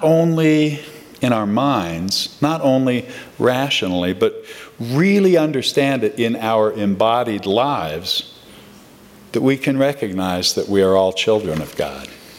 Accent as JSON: {"language": "English", "town": "Chicago", "region": "Illinois", "country": "United States", "tie": "born there", "said": "I was born in Chicago in the time of President Eisenhower."}